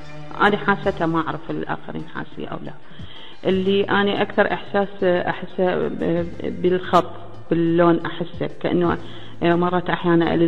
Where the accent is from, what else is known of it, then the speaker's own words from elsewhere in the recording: Al-Qadisiyah Governorate, Iraq; خصوصا عندنا بالجنوب، أنا من محافظة القادسية أو الديوانية نسموها، عايشة بالبستان وعايشة شايفة بنات الريف شلون يلبسون